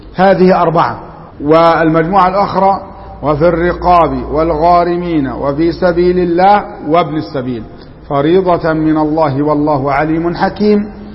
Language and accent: Arabic; Egypt; وعندنا في مصر الفقراء جميع الموظفين فقراء حتى درجة وكيل وزارة